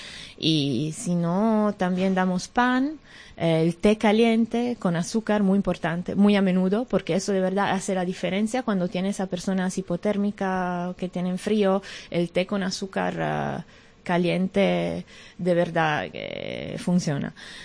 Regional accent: France; Spanish is a second language; Sí, soy francesa.

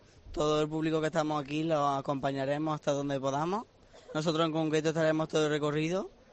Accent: Jaén, Andalusia, Spain; Yo soy de Jaén, vengo expresamente a verla

